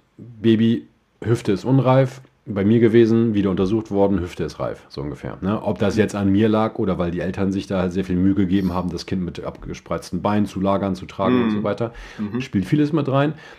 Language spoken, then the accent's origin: German; Germany; Ganz genau, als Deutsche sollten wir die Schnauze halten.